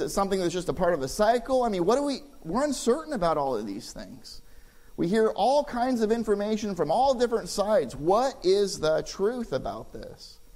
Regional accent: California, United States; I mean, you have, and let me be honest, I'm from California, so I despise right-wing politics

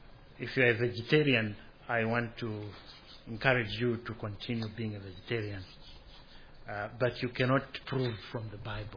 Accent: Zambia; I recall growing up in Zambia, and I've never forgotten this.

